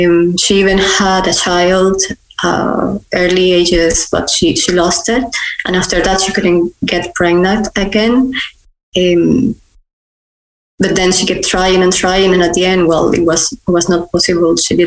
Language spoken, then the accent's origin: English; Barranquilla, Atlántico, Colombia; Actually, I'm from Barranquilla. My parents are from Barranquilla. It's a city in the coast.